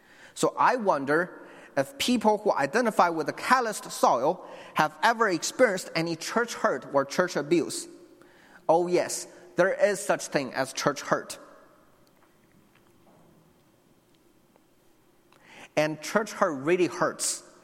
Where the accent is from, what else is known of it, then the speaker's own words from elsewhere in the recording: China; moved away as an adult; now in United States; I was born and raised in China, and I came to the U.S. in 2013 to pursue my education in Moody Bible Institute. I grew up in the church